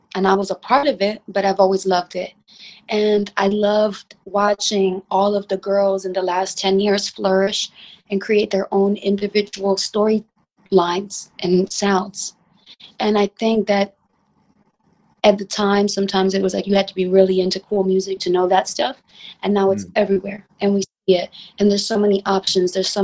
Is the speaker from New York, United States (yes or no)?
yes; Harlem, New York, United States; cause I'm from Harlem and that's what everybody listened